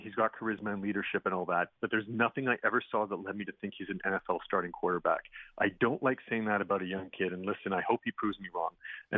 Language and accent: English; Canada; I am Canadian